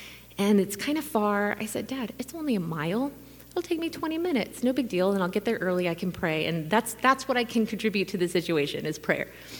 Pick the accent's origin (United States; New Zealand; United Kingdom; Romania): United States; Texas; also born or lived in Lansing; now in Oklahoma City, United States; I'm from Oklahoma City. So originally I'm from Texas, but I did live in Lansing for a few years.